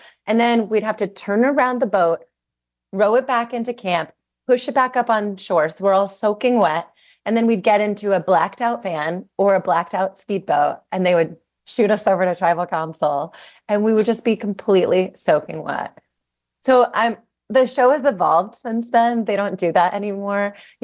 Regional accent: the South, United States; Yeah, look, I grew up in the South. This is like the food we are fed.

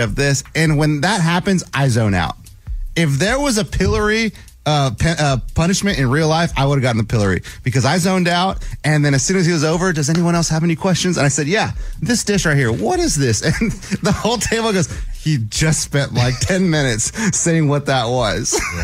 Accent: McAllen, Texas, United States; What? In my hometown?

